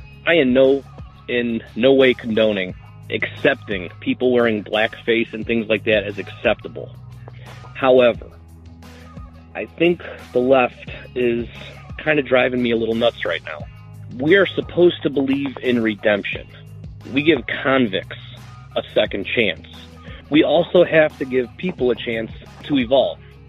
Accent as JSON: {"language": "English", "town": "Cleveland", "region": "Ohio", "country": "United States", "tie": "born or raised there", "said": "Myself, growing up in Cleveland, Ohio, I got news for you, Jay."}